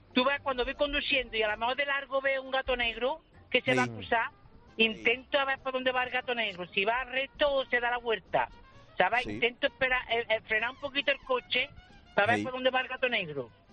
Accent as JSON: {"language": "Spanish", "town": "Córdoba", "region": "Andalusia", "country": "Spain", "said": "Yo soy de Córdoba"}